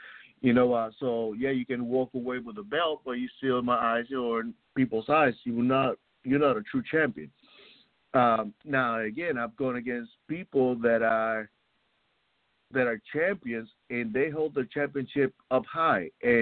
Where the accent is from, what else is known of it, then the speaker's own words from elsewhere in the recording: Puerto Rico; moved away as an adult; also born or lived in Brooklyn; Actually, I was born in Brooklyn and raised in Puerto Rico. So I lived in Puerto Rico from the age of 3 all the way up to I was 23 when I joined the military.